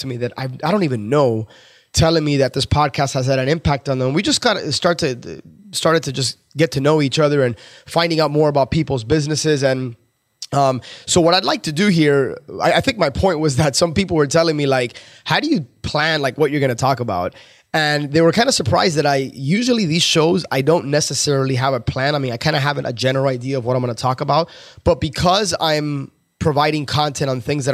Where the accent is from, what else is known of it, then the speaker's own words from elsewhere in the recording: Miami, Florida, United States; a couple of weeks ago, I got back from, and I say got back, it was in my hometown. I attended Grant Cardone's 10X Growth Conference, which was highly, highly impressive. I mean, the dude packed Marlins Stadium in Miami